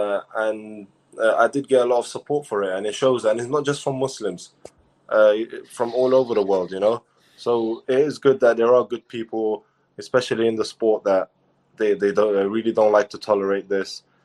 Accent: London, United Kingdom; Well, I grew up in London

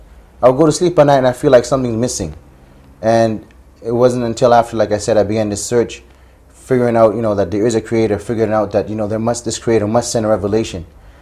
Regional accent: Toronto, Ontario, Canada; My parents originally were Muslims, alhamdulillah, but person being born and raised in Toronto, in Canada, I wasn't raised believing in a particular way or a particular religion.

